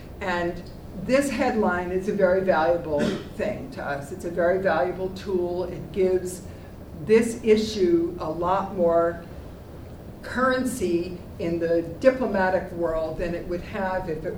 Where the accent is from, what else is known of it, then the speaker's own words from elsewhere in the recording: Brooklyn, New York, United States; moved away; And of course, I'm from Brooklyn. I don't live here now, but I was born in Brooklyn in Flatbush.